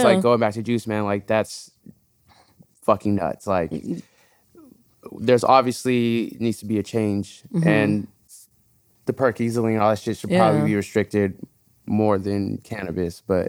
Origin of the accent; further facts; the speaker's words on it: Texas, United States; But I'm from Texas. You're from Florida.